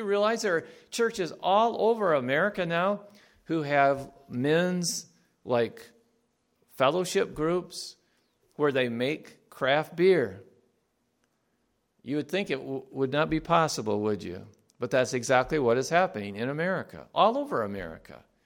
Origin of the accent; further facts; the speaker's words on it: Greenville, Michigan, United States; Because I would say, I'm from Greenville, Michigan, and they would say, where is that? And so normally I would say, well, that's about 30 miles northeast of Grand Rapids.